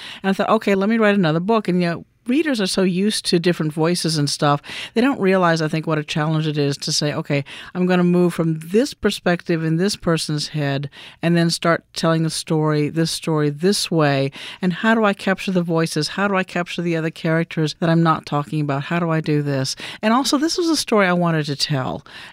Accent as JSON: {"language": "English", "region": "Mississippi", "country": "United States", "tie": "born or raised there", "said": "growing up in Mississippi, you know, looking back at some of the past of Mississippi and growing up in there"}